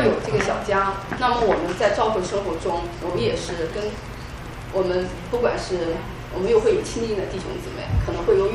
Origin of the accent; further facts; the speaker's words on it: China; now in United States; 像我们突然从可能从中国大陆来到美国，